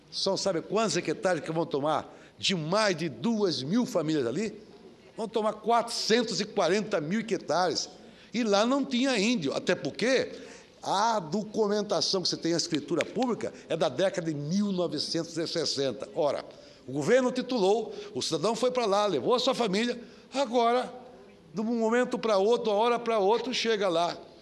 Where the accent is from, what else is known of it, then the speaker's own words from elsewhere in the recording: Brazil; Senador João Pedro, eu sou brasileiro, sou nacionalista, defendo o interesse do povo brasileiro.